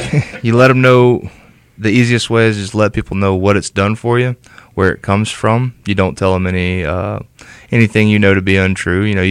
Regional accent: Geneva, Alabama, United States; also born or lived in Colorado; I'm from Geneva, Alabama, born and raised, moved around quite a bit after, and then went out to Colorado for 2 years.

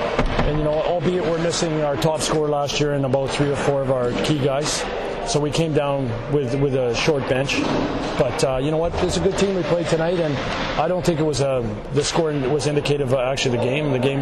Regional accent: Canada; I'm a Canadian

